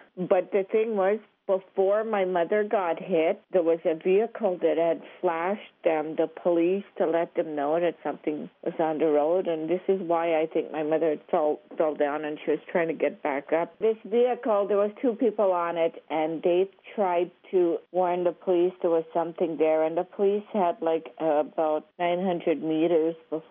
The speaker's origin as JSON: {"language": "English", "region": "Quebec", "country": "Canada", "said": "I'm a grandmother from the Kittagong ZB First Nation Reserve in Quebec."}